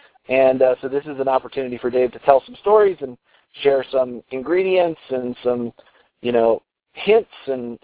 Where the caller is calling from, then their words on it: Colorado, United States; I'm calling in from Colorado tonight.